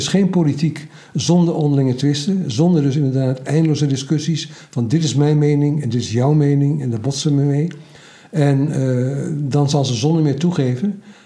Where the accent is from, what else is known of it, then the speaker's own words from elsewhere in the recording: Overijssel, Netherlands; Maar als Twentenaar zeg ik, soms wil ik helemaal geen Hollanders zien.